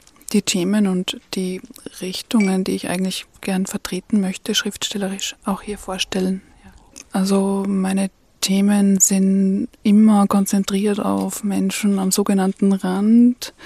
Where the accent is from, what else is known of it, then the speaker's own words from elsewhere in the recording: Salzburg, Austria; ich komme aus Salzburg.